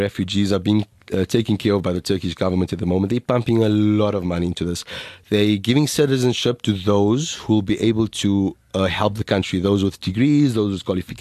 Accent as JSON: {"language": "English", "country": "South Africa", "said": "So I'm an Indian. I'm South African. You know this. I know this."}